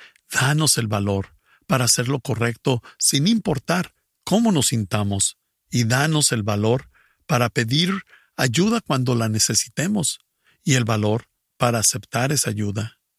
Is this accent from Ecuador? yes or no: yes; Ecuador; soy del Ecuador.